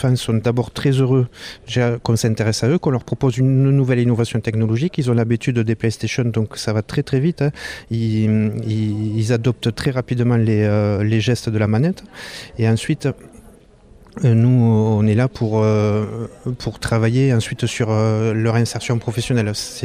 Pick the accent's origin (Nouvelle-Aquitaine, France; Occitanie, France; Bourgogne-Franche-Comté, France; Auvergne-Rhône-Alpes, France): Occitanie, France; de l'association OTEMA TSA, Trouble du Spectre de l'Autisme. Et je viens du Tarn, entre Albi et Toulouse.